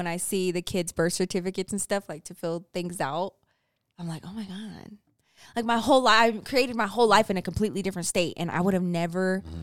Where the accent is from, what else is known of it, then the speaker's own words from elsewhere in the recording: Texas, United States; Well, I am from Texas, my love. What you expect?